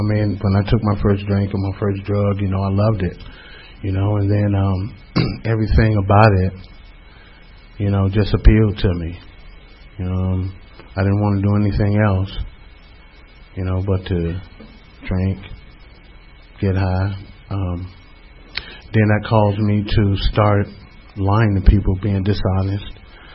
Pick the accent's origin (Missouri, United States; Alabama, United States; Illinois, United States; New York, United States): Illinois, United States; Chicago; I was born and raised in Chicago. I am the youngest of 10 children.